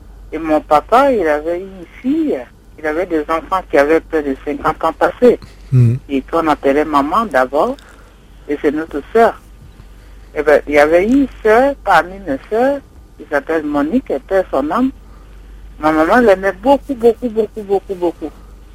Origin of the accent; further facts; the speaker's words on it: Côte d’Ivoire; now in France; J'ai quitté Côte d'Ivoire en 85, je suis venue en France.